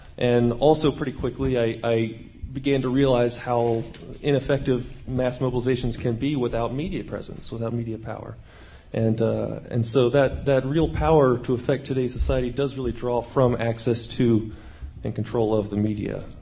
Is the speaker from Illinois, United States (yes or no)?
no; West Virginia, United States; I grew up in West Virginia, which is about 400 miles from the nearest Pacifica station where I grew up.